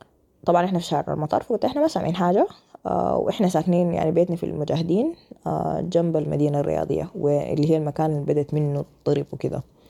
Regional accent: Khartoum, Sudan; now in Cairo, Egypt

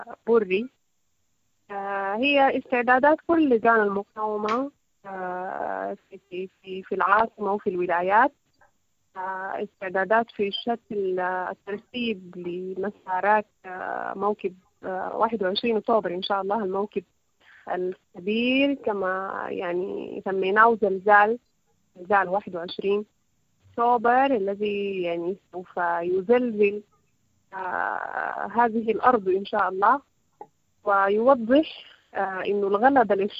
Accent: Sudan; نحن كشعب سوداني

